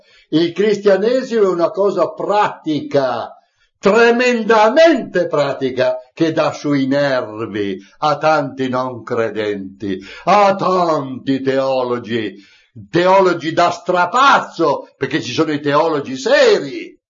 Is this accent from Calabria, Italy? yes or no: no; Sardinia, Italy; Io mi ricordo, quando ero ragazzino in Sardegna, nelle campagne di Abbasanta, di Macomer, in altre campagne